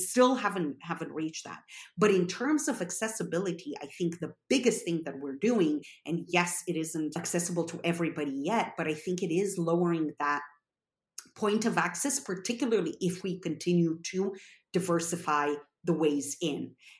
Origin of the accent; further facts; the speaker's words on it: Romania; I grew up in Romania and was there, I mean, I was very young, but when the Romanian Revolution happened